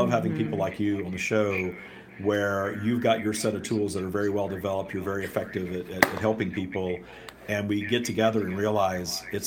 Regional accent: the South, United States; I grew up in the South in sort of a religious scenario with a mother who definitely was not a very happy individual

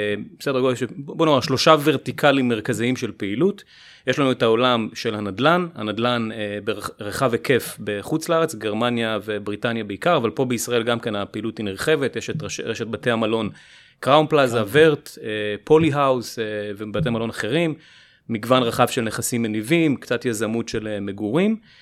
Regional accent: Haifa, Haifa District, Israel; התחיל בילדות בחיפה, לא נתחיל להאריך יותר מדי שם, אבל גדלתי בחיפה.

